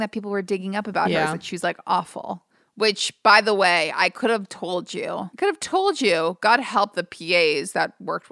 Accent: New York, United States; also born or lived in Los Angeles, United States; being white and growing up in New York

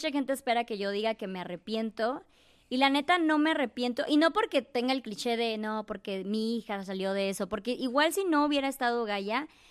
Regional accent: Chiapas, Mexico; soy de Chiapas, tengo 36 años, soy viajera.

